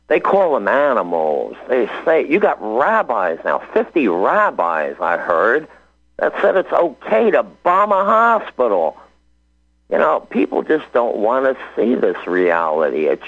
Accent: Northeast, United States; I'm originally from the Northeast.

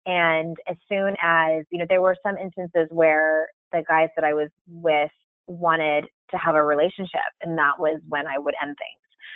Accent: San Diego, California, United States; I'm from San Diego, and there's plenty of places to go out and get in trouble when you're a young person in San Diego.

